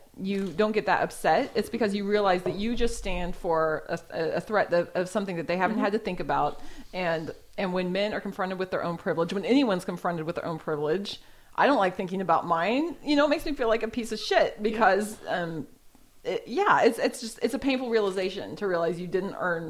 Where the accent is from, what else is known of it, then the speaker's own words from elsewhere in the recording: Arkansas, United States; also born or lived in Texas; I grew up in Arkansas and Texas, and it was, you know, I grew up with guys holding my door